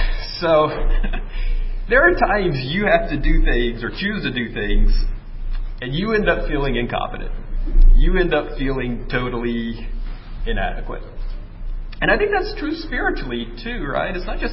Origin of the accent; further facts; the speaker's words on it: Alabama, United States; I grew up in Alabama, not a lot of snow there.